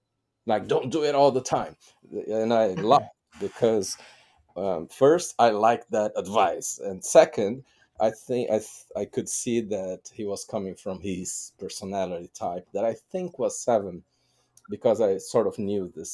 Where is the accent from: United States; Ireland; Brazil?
Brazil; Like, if you see my home country, Brazil, that is very seven-ish and Latin